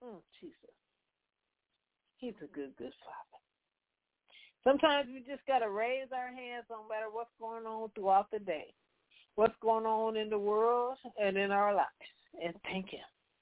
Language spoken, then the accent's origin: English; Compton, California, United States; She was reminding us, growing up in Compton. I always have to say, you know, it's a different thing when you're growing up in Compton.